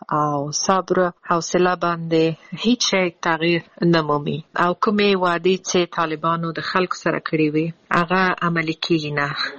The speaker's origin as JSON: {"language": "Pashto", "country": "Afghanistan", "moved": "yes", "said": "او دا چې زه د افغانستان نه بند یم، زه ورځې شمیرم چې زه بیرته کله خپل ملک ته ځم"}